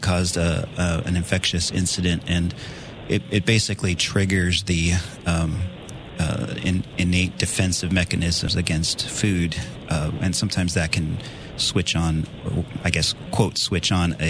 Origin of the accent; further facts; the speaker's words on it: Arizona, United States; I grew up in Arizona.